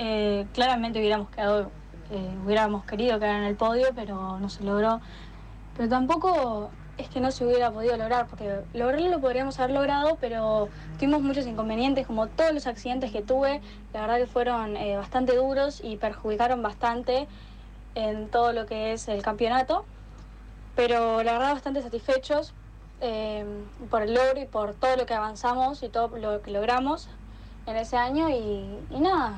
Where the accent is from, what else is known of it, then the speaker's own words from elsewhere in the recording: Montevideo, Uruguay; born there; soy pilota de karting y nací en Montevideo.